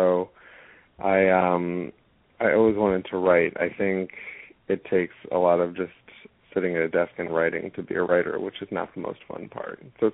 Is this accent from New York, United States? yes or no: yes; New York City, New York, United States; I grew up in New York City, for instance, and there, if your store doesn't succeed within 6 weeks, they tear it down and put up something new.